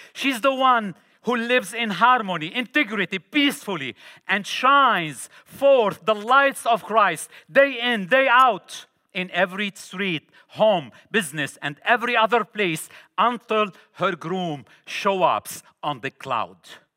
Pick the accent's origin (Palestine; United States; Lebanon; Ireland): Lebanon; I used to live and grow up in Lebanon. I'm originally from Lebanon.